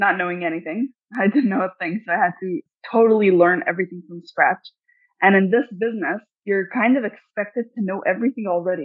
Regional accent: Brooklyn, New York, United States; now in Rockland County, United States; Right. I'm from Brooklyn, New York. Okay. And now I moved to Rockland County, New York.

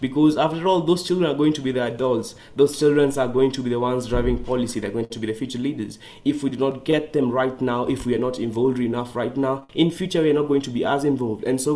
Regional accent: Kenya; English is a second language; I am 17 years old. I come from Kenya

